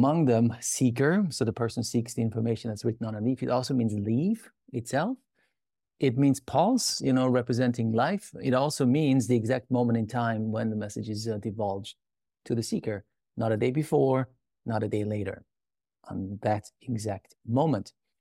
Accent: Iran; moved away; I grew up in Iran, an embattled country, if you wish. My dad's Persian, my mom's Austrian. And in 1979, we had to flee the country because there was a revolution.

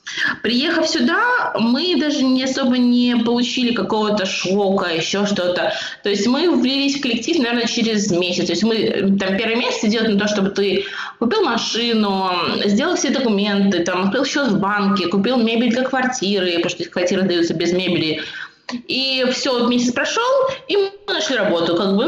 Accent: Belarus; born there; Я родилась в Беларуси, но мои родители учились в Петербурге.

